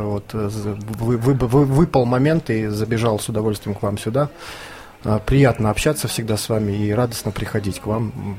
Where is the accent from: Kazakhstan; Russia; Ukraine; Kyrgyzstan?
Kazakhstan; Almaty; мне 36 лет, да, будет 37, господи, вспомнил, вздрогнул. В 1975 году я родился я в Казахской ССР, в городе Алма-Ата, там закончил специализированную школу для слепых и слабовидящих детей